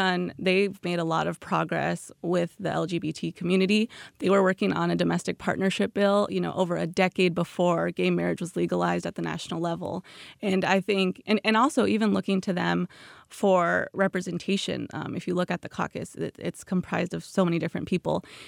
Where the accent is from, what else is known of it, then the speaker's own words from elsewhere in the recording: Bakersfield, California, United States; I am from California. I actually grew up in Bakersfield